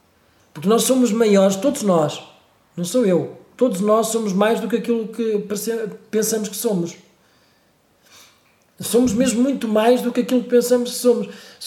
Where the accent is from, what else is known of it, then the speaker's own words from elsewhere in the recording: Beira, Portugal; eu fui criado na Beira, porque tu há bocado falaste da Guarda e eu sou beirão, não é?